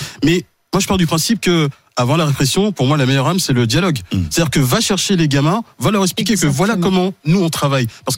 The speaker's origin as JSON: {"language": "French", "country": "Mali", "tie": "born or raised there", "lives_now": "France", "said": "donc je suis né en France, en banlieue parisienne. Et à mes 2 ans, mes parents sont rentrés au Mali. Donc j'ai vécu une dizaine d'années au Mali."}